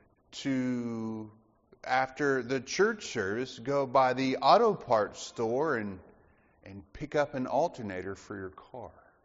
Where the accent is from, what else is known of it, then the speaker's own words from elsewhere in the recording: Dothan, Alabama, United States; my father was a deputy sheriff growing up in Dothan, Alabama.